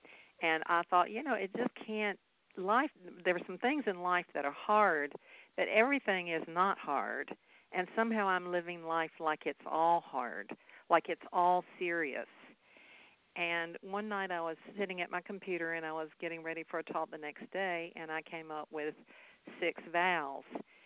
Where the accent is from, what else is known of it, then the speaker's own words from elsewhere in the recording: the South, United States; accent: Southern; First, I'll have to tell everybody they'll have to just get over my Southern accent.